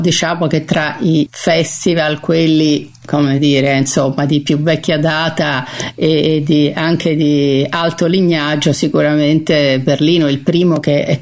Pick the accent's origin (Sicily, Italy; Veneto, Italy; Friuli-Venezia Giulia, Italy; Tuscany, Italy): Tuscany, Italy; moved away; io da Toscana, da Toscana fuori uscita, insomma, quando vedo che la mia regione brilla